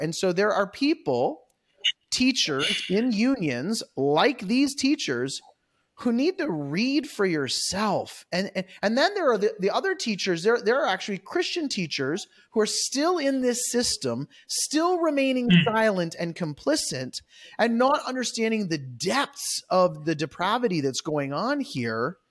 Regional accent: Ontario, Canada; moved away as an adult; now in Kentucky, United States; I said, oh, well, I'm from Ontario. We just moved down here. We're down here while my son's in school.

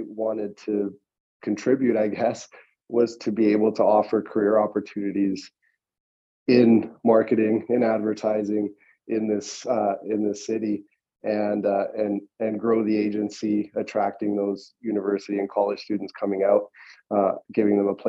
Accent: Guatemala; now in Canada; I moved to Canada, or I moved back to Canada. So long and short is I was born in Guatemala.

